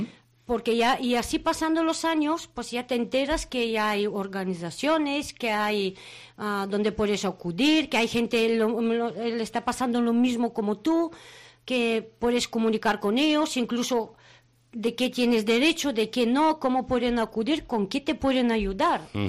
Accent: Bulgaria; Spanish is a second language; yo vengo de un país, soy de Bulgaria

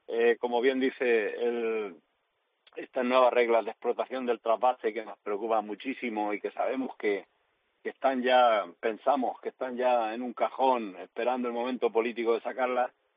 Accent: Caravaca de la Cruz, Region of Murcia, Spain; en mi tierra, en Caravaca

